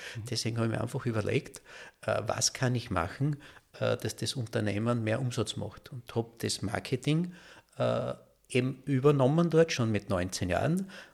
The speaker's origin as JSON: {"language": "German", "town": "Köflach", "region": "Styria", "country": "Austria", "tie": "born there", "said": "Ich bin sogar im Möbelhaus in Köflach geboren"}